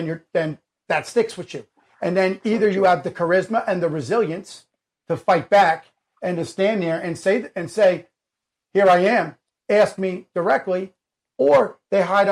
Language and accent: English; New Jersey, United States; I'm Italian from North Jersey.